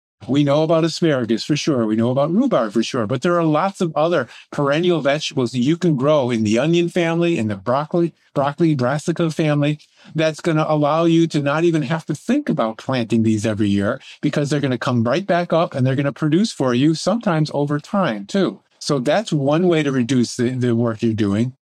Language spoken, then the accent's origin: English; Connecticut, United States; I grew up in Connecticut, and my Italian grandparents, every time one of their six children got married, they gave them a piece of land on their property.